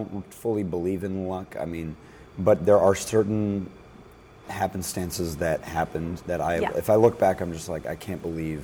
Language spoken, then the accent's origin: English; Minneapolis, Minnesota, United States; But my mom lives in Minneapolis. I grew up in Minneapolis.